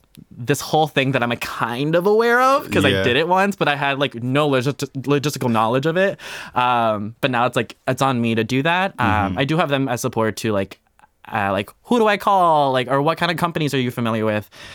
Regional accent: Miami, Florida, United States; I grew up in South Florida, born and raised in Miami, Fort Lauderdale area.

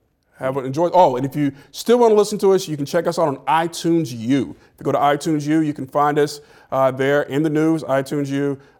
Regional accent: Alabama, United States; Now, in terms of the barbecue, I'm from Alabama.

